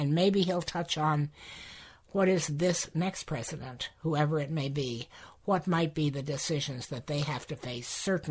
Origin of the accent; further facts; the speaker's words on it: Youngstown, Ohio, United States; I came here with my parents, so I grew up in Youngstown, Ohio, and my grandfather was a minister, and he preached here.